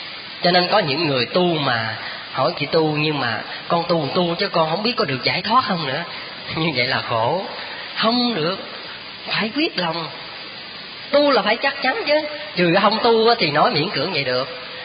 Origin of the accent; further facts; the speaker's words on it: Vĩnh Long, Vietnam; Các vị biết quê tôi ở Vĩnh Long, mình xuất thân từ tổ đình Phước Hậu, là cái chùa của sư cụ Khánh Anh ngày xưa đó.